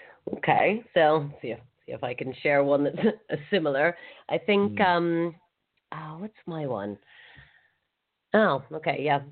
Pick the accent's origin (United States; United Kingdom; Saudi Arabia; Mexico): Saudi Arabia; I grew up with him in Saudi